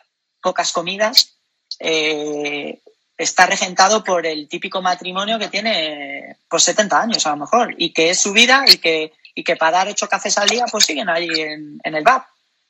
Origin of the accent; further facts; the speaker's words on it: León, Castile and León, Spain; yo, que soy de León, León tiene 7 reservas de la biosfera